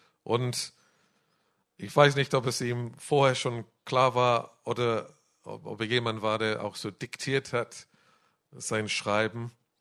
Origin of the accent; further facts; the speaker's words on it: England, United Kingdom; German is a second language; Als Engländer zu sein, das garantiert nicht mal, dass wir in die Weltmeisterschaft kommen, alle 4 Jahre.